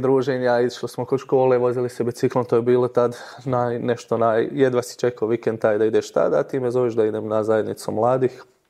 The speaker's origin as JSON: {"language": "Croatian", "town": "Gornja Greda", "region": "Zagreb County", "country": "Croatia", "said": "Župa Lupoglav, ovdje... Blaženog Augustina Kažotića Lupoglav, selo Gornja Greda pored Lupoglava. Okolica sad, Dugog Sela."}